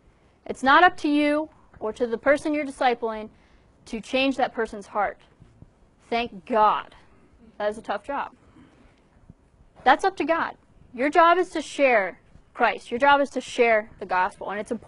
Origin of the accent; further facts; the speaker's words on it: Ireland; I'm from Ireland, I don't usually use that four-letter word